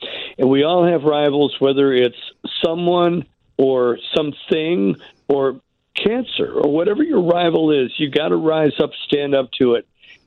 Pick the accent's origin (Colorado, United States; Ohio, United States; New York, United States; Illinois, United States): Illinois, United States; Berwyn; all came from the same Berwyn Hood. I grew up on Oak Park Avenue. Larry was on Riverside Drive. Bob on Clinton. Mike on Winona. We had the same roots, the same Bohemian Czech roots.